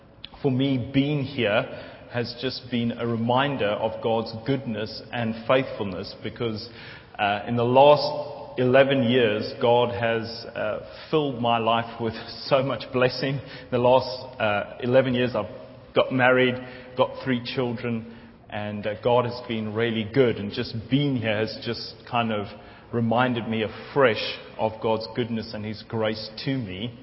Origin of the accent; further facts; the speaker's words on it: South Africa; And being a South African, I try to look kind of just cool with that.